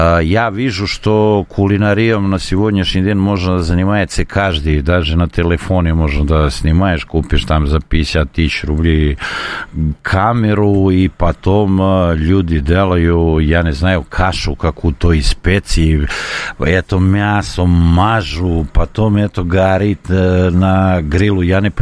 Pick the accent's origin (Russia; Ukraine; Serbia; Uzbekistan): Serbia; Russian is a second language; Но мы, серби, не любим до такого степени кинзу, укроп, как грузины. Любого серба, я не знаю, но 99% сербов вам скажет, что кинза воняет.